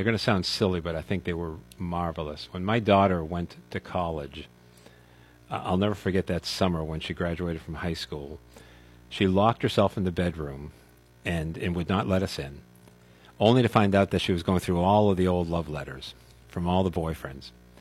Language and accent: English; New England, United States; I grew up in the New England area.